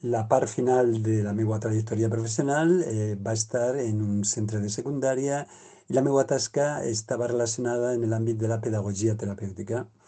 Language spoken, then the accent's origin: Catalan; Aragon, Spain; Catalan is a second language; Tinc 64 anys, vinc de l'Aragó, porto 39 anys ja per ací.